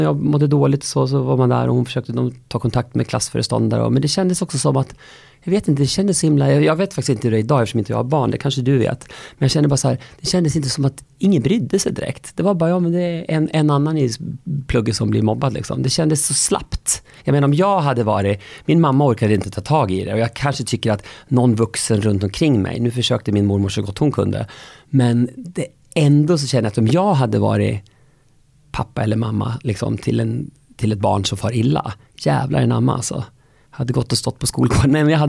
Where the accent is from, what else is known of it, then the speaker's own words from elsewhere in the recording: Sweden; Tack snälla, och det är så härligt att vara hemma i Sweden.